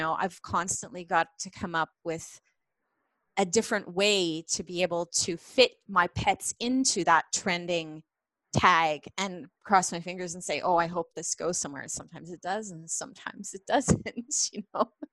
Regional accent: Canada; Like for me, I'm Canadian, right?

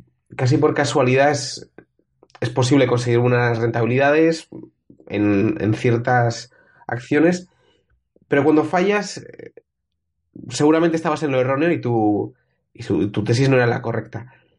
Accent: San Sebastián, Basque Country, Spain; Yo soy de San Sebastián, pero me voy a pasar por Madrid

